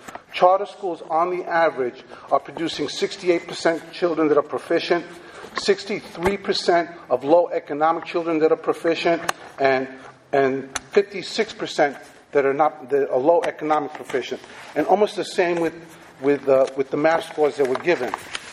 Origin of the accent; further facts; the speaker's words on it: Wilmington, Delaware, United States; I'm also from the City of Wilmington.